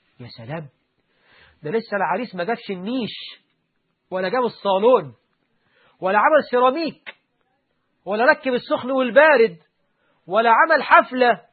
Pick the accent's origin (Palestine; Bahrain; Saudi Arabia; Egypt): Egypt; طبعا احنا عندنا في مصر الواحد بيتجوز يقعد لك اسبوع ما يخرجش من البيت